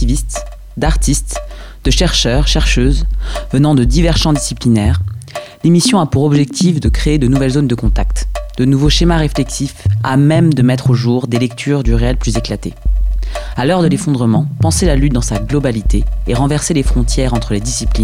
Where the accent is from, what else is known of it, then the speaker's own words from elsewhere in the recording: Lima, Peru; also born or lived in São Paulo, Brazil; J'ai grandi au Pérou et au Brésil.